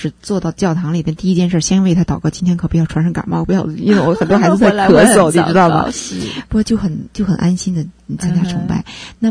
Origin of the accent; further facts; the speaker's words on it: China; 很多中国人的，特别是我们中国人了